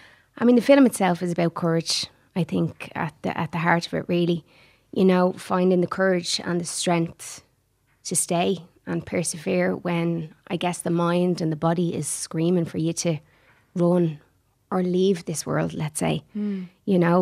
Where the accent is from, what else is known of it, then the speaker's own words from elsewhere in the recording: Ireland; I think as Irish people, we tend to use humour to suit our wounds